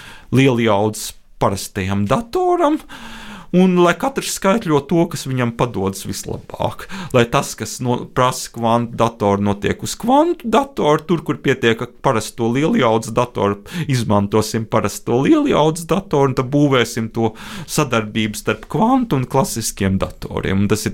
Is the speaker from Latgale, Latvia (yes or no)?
yes; Daugavpils, Latgale, Latvia; es pats esmu no Daugavpils, mācījos Daugavpils 12. vidusskolā.